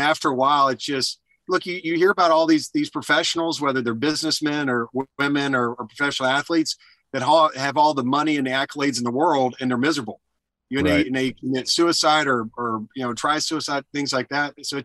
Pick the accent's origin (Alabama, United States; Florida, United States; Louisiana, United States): Alabama, United States; I was born and raised in Alabama. So during the summers, we would have, two a days where it's 100 degrees, 100% humidity.